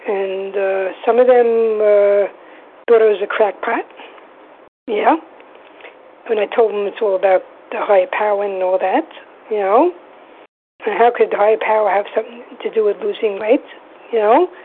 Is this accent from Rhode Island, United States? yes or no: no; New York, United States; Hi, everybody. … from New York.